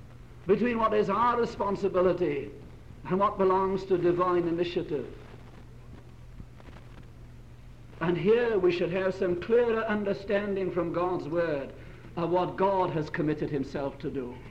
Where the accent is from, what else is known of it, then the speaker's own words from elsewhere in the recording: Wales, United Kingdom; Now, I think it matters that I'm Welsh. I wouldn't want to be mistaken for anything other.